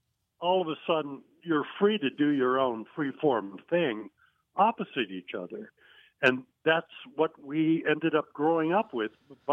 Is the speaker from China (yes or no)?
no; Philippines; I grew up in the Philippines.